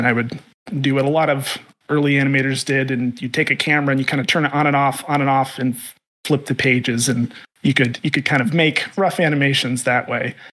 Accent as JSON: {"language": "English", "country": "Mongolia", "tie": "born or raised there", "also_born_or_lived": "Pennsylvania, United States", "said": "I was born in Pennsylvania, but most of my formative years I grew up in Outer Mongolia, which is country between Russia and China."}